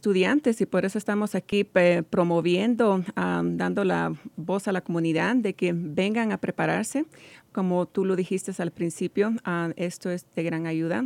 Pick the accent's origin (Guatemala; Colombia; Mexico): Guatemala; moved away as an adult; Soy de Guatemala. Vine aquí de vacaciones y mis hermanos me presentaron a mi esposo. Así que desde que lo conocí, fue una cosa instantánea y nos casamos y aquí me quedé.